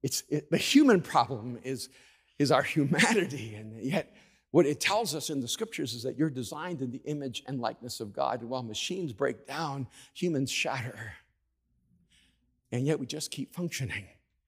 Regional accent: El Salvador; moved away; And I'm an immigrant from El Salvador, and I've lost my passport. Never lose your passport when you're from El Salvador when you're going through Germany.

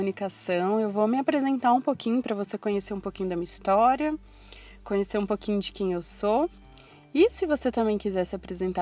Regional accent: Guarujá, São Paulo, Brazil; moved away as an adult; Eu tenho 27 anos e eu sou natural do Guarujá. Eu nasci no Guarujá, sou caiçara, né, como dizem. E aos 18 anos de idade, eu saí do Guarujá, fui morar em Atibaia

